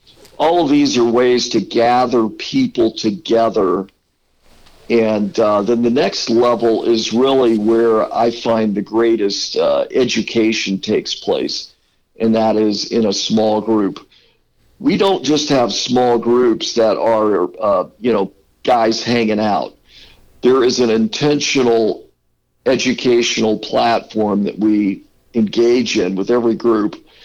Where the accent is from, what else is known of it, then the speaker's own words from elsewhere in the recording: Lincoln, Nebraska, United States; born there; I was born in Lincoln, Nebraska, so I do know a little bit about cold.